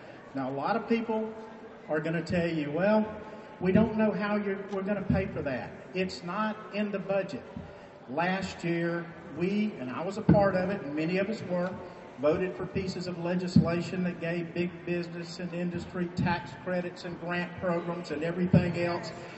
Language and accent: English; Bogue Chitto, Mississippi, United States; I'm from Bogachetta